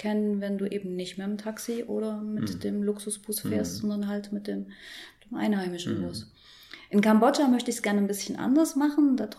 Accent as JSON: {"language": "German", "town": "Leipzig", "region": "Saxony", "country": "Germany", "tie": "born or raised there", "said": "ich bin gebürtige Leipzigerin"}